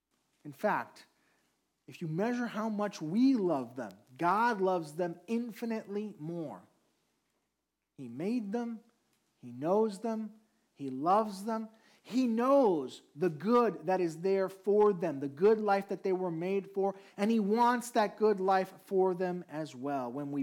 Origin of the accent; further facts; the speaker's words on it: Puerto Rico; And I grew up in Puerto Rico, so the songs were in Spanish.